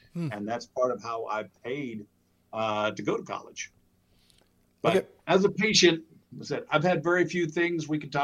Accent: North Carolina, United States; born there; also born or lived in Greece; Originally, I am from the South. I was born just outside of Charlotte, went to college at Clemson University in South Carolina, but I grew up a military brat, so I've traveled halfway around the world and back. Spent 2.5 years in Greece

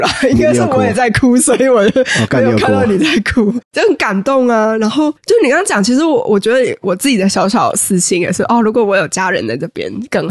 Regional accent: Hsinchu, Taiwan; now in United States; 没错，然后新竹就是也没什么好玩的，然后

